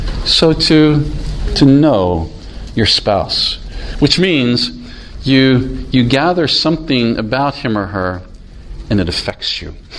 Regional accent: Philadelphia, Pennsylvania, United States; Philadelphia is known for being rude, and I come from Philadelphia in the United States.

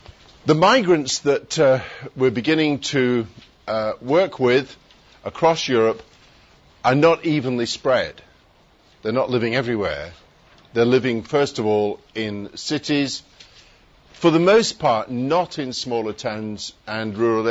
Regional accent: England, United Kingdom; also born or lived in India / Scotland; I was born in India of missionary parents. My folks were church planters in India, and then when I was quite young in Scotland, and then latterly in England.

